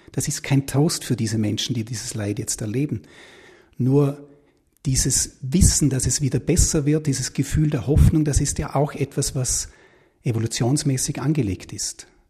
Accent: Vorarlberg, Austria; jetzt ist es den Knurk, würde ich als Vorarlberger sagen.

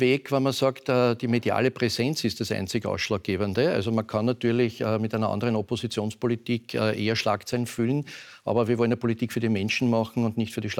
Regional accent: Vienna, Austria; Also ich sehe meine Rolle, solange die Wiener Bevölkerung das möchte, in meiner Heimatstadt Wien.

